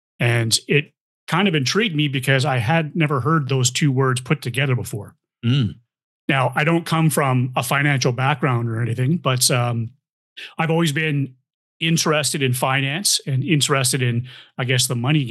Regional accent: Toronto, Ontario, Canada; So, I'm in the East Coast now. I was born and raised in Toronto. That's where I grew up. I spent most of my youth there.

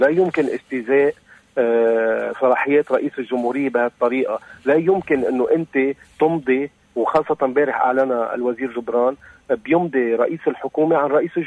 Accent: Lebanon; نحن علينا كلبنانيين

